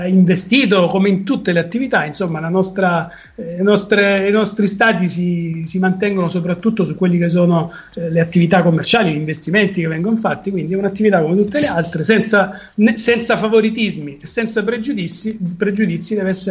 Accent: Lecce, Apulia, Italy; Io sono pugliese, sono leccese, il salentino

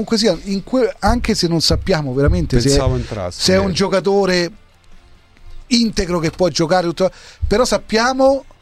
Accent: Rome, Lazio, Italy; io sono cresciuto a Giardinetti, giocavo nella Nike Giardinetti, poi mi sono spostato a Tiburtino, giocavo a Pietralata

